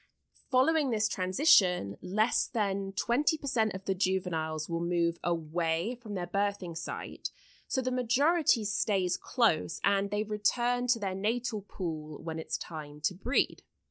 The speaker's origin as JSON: {"language": "English", "country": "United Kingdom", "lives_now": "United States", "said": "as a British person living in the US"}